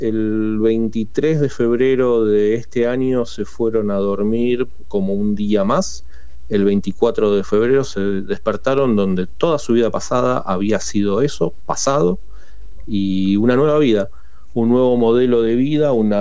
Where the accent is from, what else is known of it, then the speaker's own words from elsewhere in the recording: Argentina; first language Ukrainian; Spanish is a second language; Yo la verdad soy nieto de ucranianos, vivo en la Argentina desde mi nacimiento, nací en la Argentina, mis padres son argentinos, pero mi primer idioma fue el ucraniano, la cultura que mamé en mi casa fue la ucraniana.